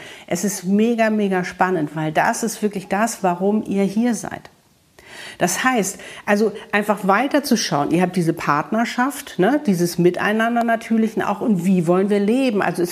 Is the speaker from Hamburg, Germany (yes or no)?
yes; Hamburg, Germany; now in Cape Town, South Africa; ich habe mein geliebtes Kapstadt verlassen. Okay, Hamburg ist meine Heimatstadt und wunderschön